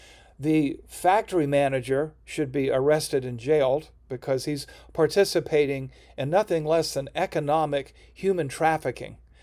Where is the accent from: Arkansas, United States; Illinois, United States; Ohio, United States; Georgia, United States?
Georgia, United States; Savannah; And here they are doing it again near Savannah, Georgia, my hometown.